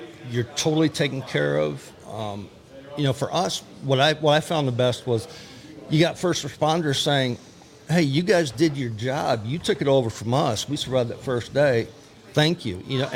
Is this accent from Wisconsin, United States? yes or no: yes; Appleton, Wisconsin, United States; Appleton.